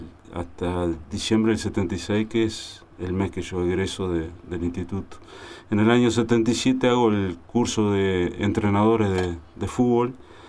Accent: Paso de los Toros, Tacuarembó, Uruguay; moved away as an adult; now in Montevideo, Uruguay; Yo vengo del interior, yo soy nacido y mis primeros años de estudios lo hice en Paso de los Toros, en mi ciudad natal. Y vine exclusivamente a hacer el ICEF a Montevideo

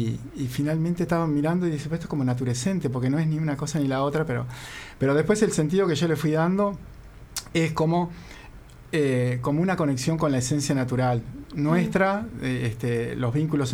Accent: Trinidad, Flores, Uruguay; also born or lived in Montevideo; yo me crié en el campo, viví muchos años también toda la infancia y adolescencia en Trinidad, en Flores, después para Montevideo

